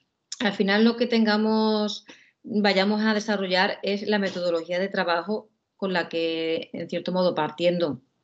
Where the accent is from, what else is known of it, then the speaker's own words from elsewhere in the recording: Spain; somos aquí los españoles los que hemos desarrollado el tema de introducir las agujas